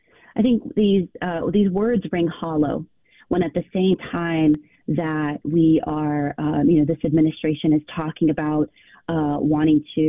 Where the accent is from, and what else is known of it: Midwest, United States